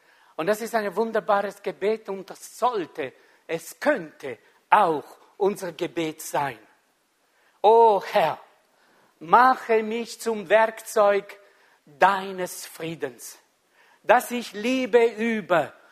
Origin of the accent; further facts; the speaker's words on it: Ticino, Switzerland; Wisst ihr, im Tessin, das ist meine Heimat natürlich, gell?